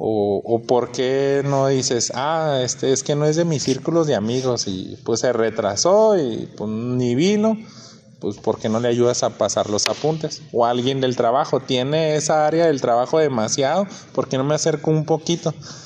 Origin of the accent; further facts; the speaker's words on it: Mexico; O sea, pues yo quién soy, un mexicano